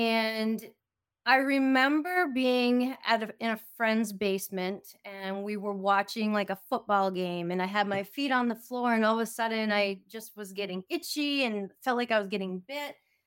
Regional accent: Maine, United States; back in 2012, I moved back to my home state of Maine

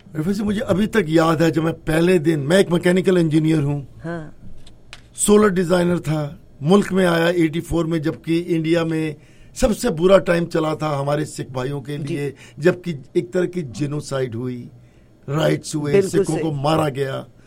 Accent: India; moved away; मैंने कहा यार मैं तो इंडिया से हूँ

